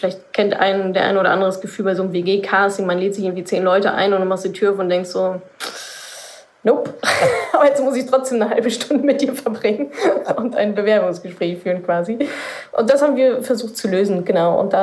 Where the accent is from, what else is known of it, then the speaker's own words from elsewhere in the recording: North Rhine-Westphalia, Germany; Also ich komme ja aus dem Ruhrgebiet.